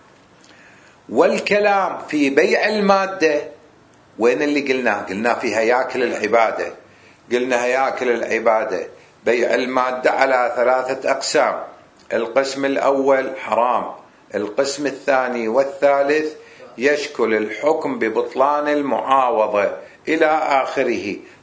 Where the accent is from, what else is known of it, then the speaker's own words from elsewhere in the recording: Kuwait; في السابق عندنا بالكويت